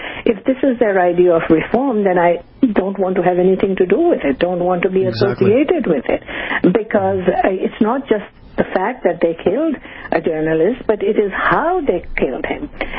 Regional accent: Canada; and I am a Canadian

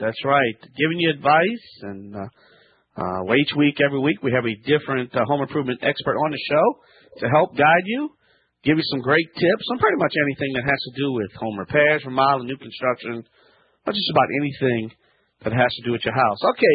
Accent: Louisiana, United States; from the Bayou Land.

